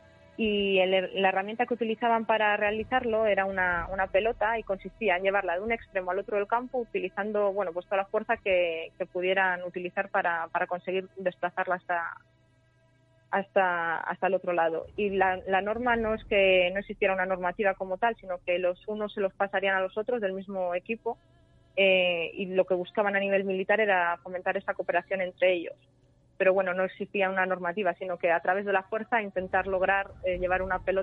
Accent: León, Castile and León, Spain; Bueno, pues yo soy de León, me quedaría con mi legio romana

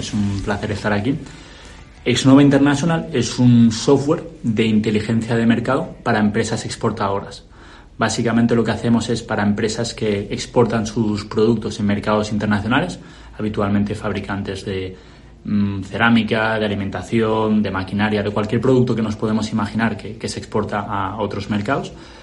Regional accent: Casinos, Valencian Community, Spain; Yo, como dices, soy valenciano, soy de aquí de un pueblecito pequeño de Valencia, de Casinos

